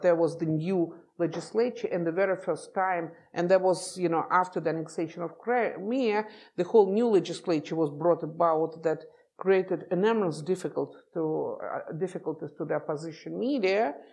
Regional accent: Moscow, Russia; So I grew up in the Soviet Union, and there was an Iron Curtain.

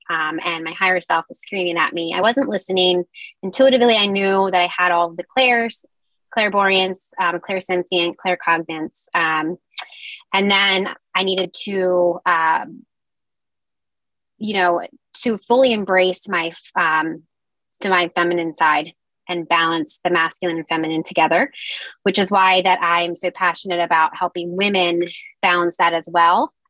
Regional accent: Newark, Delaware, United States; I'm from Newark, Delaware.

